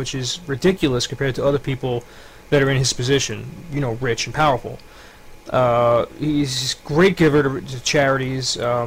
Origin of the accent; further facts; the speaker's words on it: Brooklyn, New York, United States; How could you say that? I'm from Brooklyn, and that hurts me.